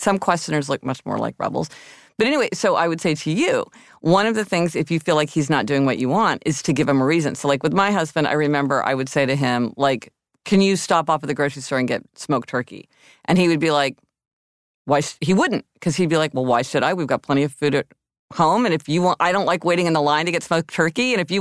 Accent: Missouri, United States; also born or lived in Kansas; Okay, I'm from Missouri and Kansas.

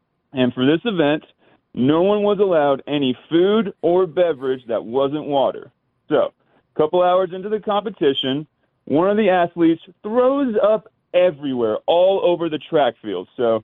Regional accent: Boulder, Colorado, United States; I'm from Boulder.

